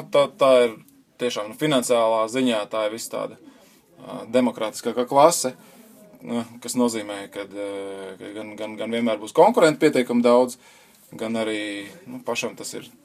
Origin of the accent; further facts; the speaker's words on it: Mežciems, Riga, Latvia; nu, es esmu dzimis un audzis Mežciemā. Visu savu bērnību es pavadīju biķenieku trasē